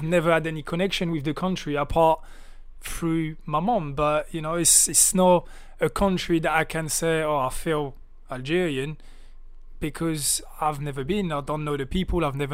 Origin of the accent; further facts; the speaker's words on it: London, United Kingdom; English is a second language; also born or lived in France; I was born in France, but I've left France very, very young age. And I guess the biggest or the most important part of my life haven't been in France. They've been in the UK. Becoming a man happened here in London